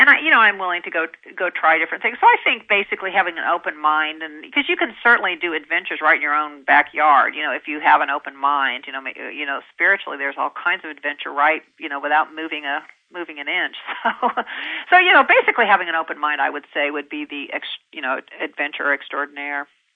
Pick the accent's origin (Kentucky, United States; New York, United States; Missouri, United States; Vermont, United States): Kentucky, United States; born there; also born or lived in Colorado / California / Connecticut; I was born in Kentucky, and I've lived in all the states that begin with a C, not because I tried to.